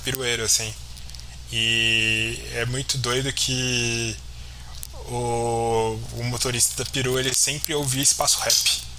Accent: Campinas, São Paulo, Brazil; a minha infância é que em Campinas é uma cidade do interior, muito forte, uma cidade do interior. Tudo bem que Bauru é uma cidade do interior, que é onde eu fiz faculdade, mas Campinas é uma cidade do interior muito forte.

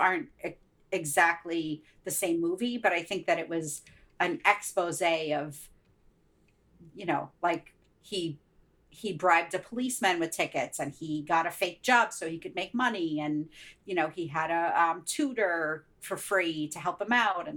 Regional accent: Pittsburgh, Pennsylvania, United States; now in New York, United States; we live here in New York, but I grew up in Pittsburgh, and we were driving back to Pittsburgh to visit my mom when she lived in Pittsburgh.

